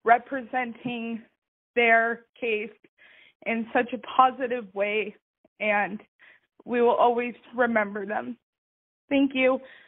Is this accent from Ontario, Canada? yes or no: no; Duncan, British Columbia, Canada; now in Cold Lake, Canada; I'm calling from Cold Lake, Alberta. I'm originally from Duncan, Vancouver Island.